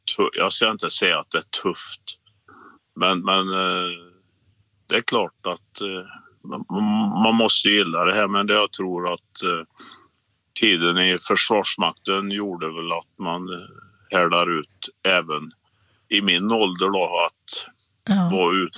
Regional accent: Värmland, Sweden; det har nog mer att göra med att jag är värmlänning då, fast jag är i Bohuslän nu då.

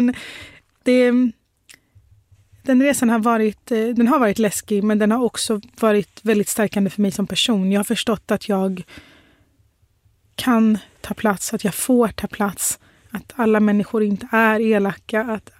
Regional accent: Sweden; born there

